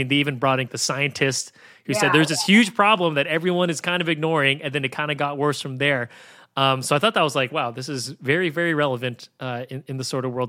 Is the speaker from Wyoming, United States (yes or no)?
no; San Francisco, California, United States; So I lived in, I grew up in San Francisco and used to go to the Universal Studios theme park in LA when I was a kid.